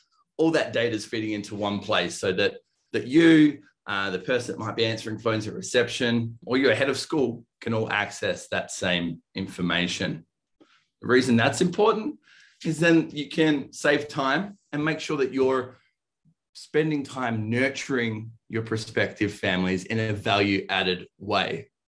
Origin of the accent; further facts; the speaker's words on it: East Coast, Australia; moved away as an adult; now in Denver, United States; So for anybody listening or watching along, you might hear my accent. So I'm not originally from Denver, Colorado. I'm originally from Australia, the east coast of Australia, where my head office for Digistorm is located. So I moved over here the start of 2020.